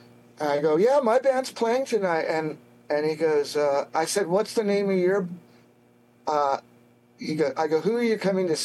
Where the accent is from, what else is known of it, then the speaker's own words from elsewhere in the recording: California, United States; now in Austin, United States; I grew up in Southern California, and I basically did what I could out there until I got an opportunity to move to Austin and play music there with other artists.